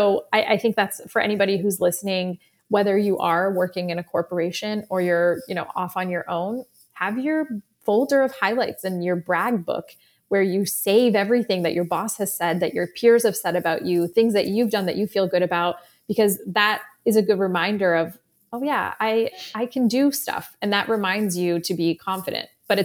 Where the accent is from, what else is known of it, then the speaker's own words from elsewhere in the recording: Canada; My sisters grew up in Iran. I grew up in Canada.